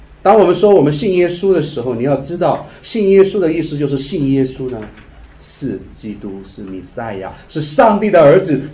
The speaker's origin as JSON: {"language": "Chinese", "region": "Sichuan", "country": "China", "said": "甚至到了最后连老爸都不叫了，我们四川人叫老汉儿"}